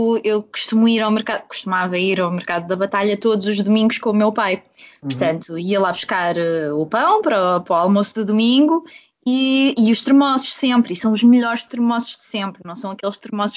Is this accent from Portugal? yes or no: yes; Leiria, Portugal; moved away as an adult; Leiria, apesar de eu andar aqui a caminhar um bocadinho pelo país todo, acho que agora fica a faltar Algarve. Morei em Leiria até ir estudar para Lisboa